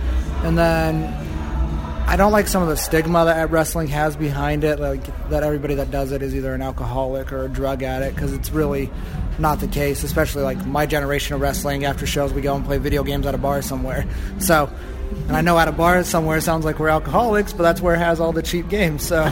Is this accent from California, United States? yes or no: no; Utah, United States; now in Las Vegas, United States; Yeah, I'm from Utah, but I'm down here in Las Vegas for professional wrestling.